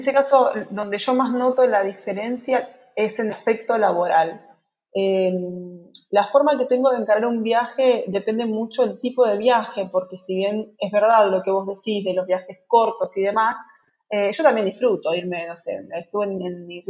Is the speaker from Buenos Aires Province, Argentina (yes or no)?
yes; San Nicolás de los Arroyos, Buenos Aires Province, Argentina; Yo soy de San Nicolás, nací acá, y aunque toda mi vida luché por irme de acá, las vueltas de la vida hicieron que terminara eligiendo San Nicolás otra vez para sentarme.